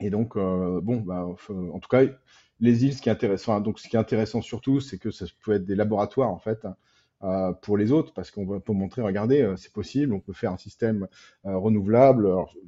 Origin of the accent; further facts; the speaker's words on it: France; nous, en tant que Français, on peut réinterpréter ça